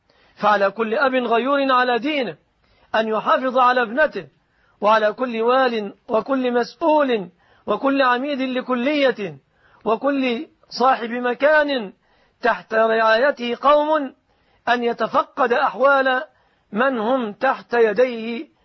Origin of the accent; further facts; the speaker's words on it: Egypt; ولا يليق أن تعلق في بلادنا مصر الآمنة إن شاء الله تعالى